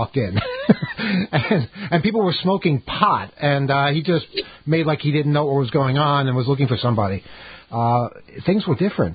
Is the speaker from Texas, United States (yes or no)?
no; Long Island, New York, United States; You know, just because we're from Long Island doesn't mean that we do that.